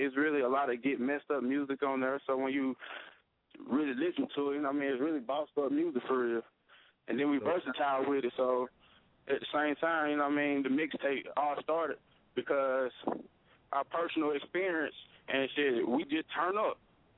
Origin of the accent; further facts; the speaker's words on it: Columbus, Georgia, United States; now in Atlanta, United States; Yeah, I'm about … come from Columbus, Georgia, up in Atlanta.